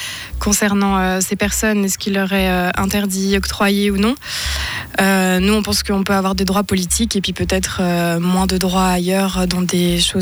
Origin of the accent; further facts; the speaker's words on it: France; now in Switzerland; je suis française et que ça fait 8 ans que je suis en Suisse et j'ai absolument tout mon cercle d'amis, je travaille ici.